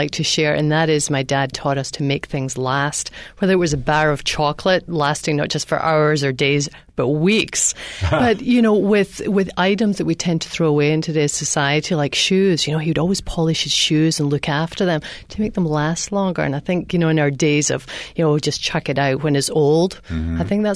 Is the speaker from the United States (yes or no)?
no; Scotland, United Kingdom; Growing up in Scotland, there were a lot of rainy days, and so he insisted on a lot of saving.